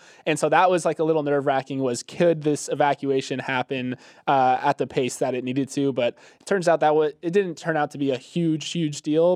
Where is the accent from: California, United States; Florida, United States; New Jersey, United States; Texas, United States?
Florida, United States; Hurricane Idalia made landfall in my home state of Florida yesterday.